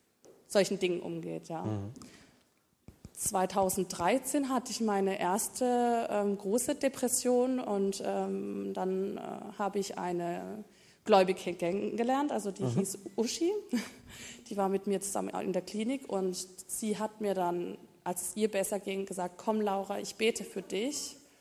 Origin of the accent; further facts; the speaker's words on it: Belgium; born there; also born or lived in Las Palmas, Spain; ich wusste lange Zeit nicht, woher ich komme, weil ich bin in Belgien geboren. Meine Mutter ist sehr viel gereist mit mir und meinem Vater. Wir haben 3 Jahre auf Las Palmas, Gran Canaria, gelebt